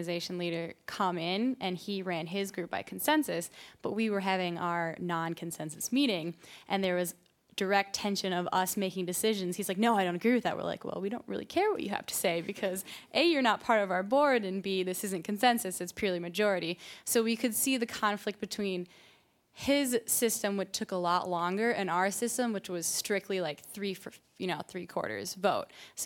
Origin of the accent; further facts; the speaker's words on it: St. Paul, Minnesota, United States; I'm from St. Paul.